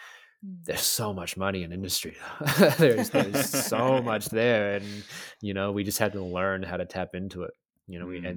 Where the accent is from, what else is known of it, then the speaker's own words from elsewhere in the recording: Christchurch, Canterbury, New Zealand; also born or lived in United States; Yeah. So I grew up there. We moved from the States when we were 10. So I grew up in Christchurch.